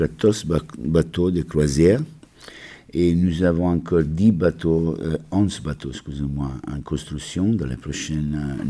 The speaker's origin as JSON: {"language": "French", "country": "Italy", "said": "Je suis italien aussi"}